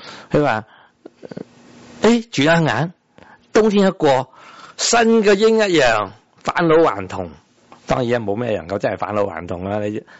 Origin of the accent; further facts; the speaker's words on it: Guangdong, China; 这个唔系好唔系我哋广东人唔好成日谂食嘢啊